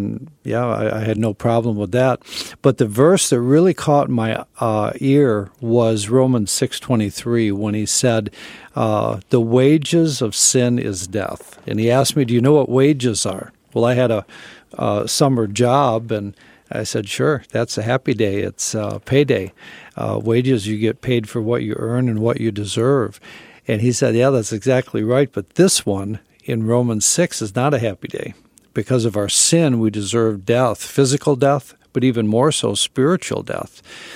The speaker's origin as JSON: {"language": "English", "town": "Oshkosh", "region": "Wisconsin", "country": "United States", "tie": "born or raised there", "said": "I was raised in Oshkosh, Wisconsin, but had no clue of the gospel at all."}